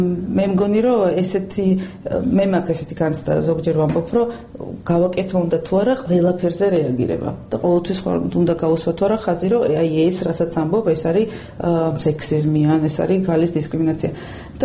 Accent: Adjara, Georgia; მე აჭარიდან ვარ, რეგიონიდან ვარ

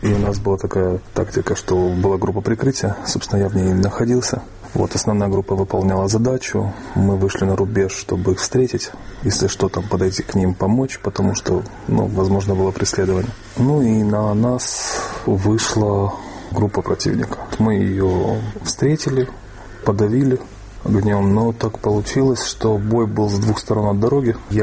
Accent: Kharkiv, Kharkiv Oblast, Ukraine; я родился в этой стране. Ну, по сути, я вырос уже в Украине. То есть я в 90-м году пошел в школу. Все мое вот время, которое я помню, оно прошло в Украине. Я ментально себя связываю, то есть могу как-то себя ассоциировать с городом, который был в Украине, Харьков

